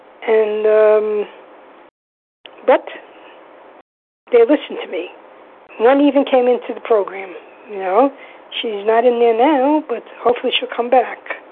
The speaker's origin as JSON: {"language": "English", "region": "New York", "country": "United States", "said": "Hi, everybody. … from New York."}